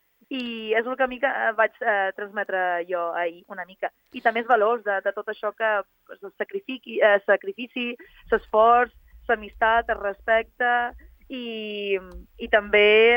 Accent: La Mola, Balearic Islands, Spain; a l'escola on jo vaig créixer, aquí a la Mola, que és rural

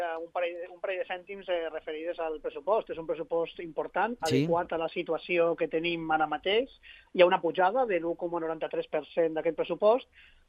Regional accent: Valencia, Valencian Community, Spain; jo vinc personalment de València, que és un altre dels territoris en el qual es parla la llengua catalana.

